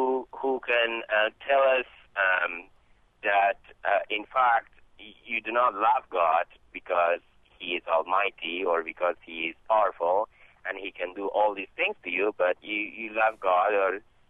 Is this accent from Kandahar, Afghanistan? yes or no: no; Kabul, Afghanistan; now in United States